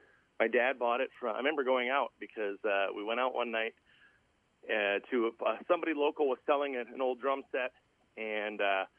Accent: Spring Grove, Minnesota, United States; also born or lived in Cedar Rapids, Iowa; No, actually, I was born in Cedar Rapids, Iowa. Me and my older sister Lisa were both born there. And then Molly and Jason were born in Dubuque. So all of us were born in Iowa, but we were kind of raised in Spring Grove, Minnesota.

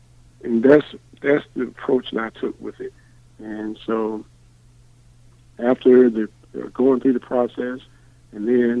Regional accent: Columbus, Ohio, United States; I'm from Columbus, and I want to see our city continue to thrive

